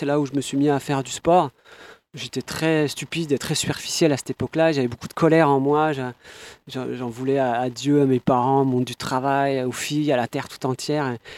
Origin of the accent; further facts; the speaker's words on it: Besançon, Bourgogne-Franche-Comté, France; Et je me retrouvais à Besançon, là d'où je viens